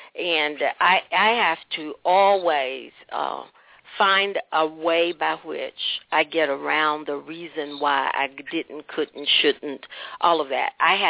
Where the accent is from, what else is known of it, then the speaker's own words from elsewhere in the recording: Indianapolis, Indiana, United States; You know, I'm from Indianapolis, so you have to get out of Hallville, where I was raised.